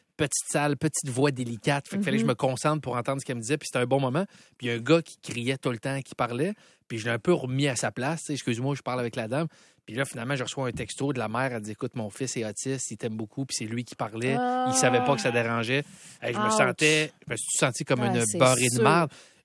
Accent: Quebec City, Quebec, Canada; Moi, je viens de Québec, tu sais, puis moi, l'anglais a jamais été mon dada.

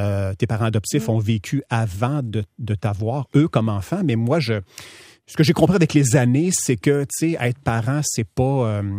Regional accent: Quebec City, Quebec, Canada; Quartier Saint-Sacrement. Mon père avait un commerce là, pendant 25 ans, une quincaillerie. Avant que je naisse, mes parents et mes frères et sœurs habitaient au-dessus du commerce.

